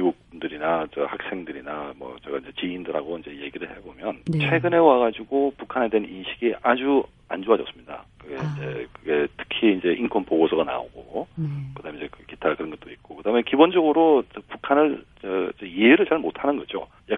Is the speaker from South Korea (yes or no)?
yes; South Korea; 저도 이제 결국 한국 사람으로서